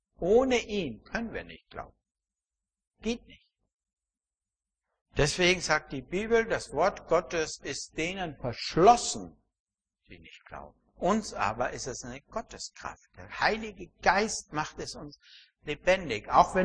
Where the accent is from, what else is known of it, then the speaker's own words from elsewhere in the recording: Austria; wie ich als Österreicher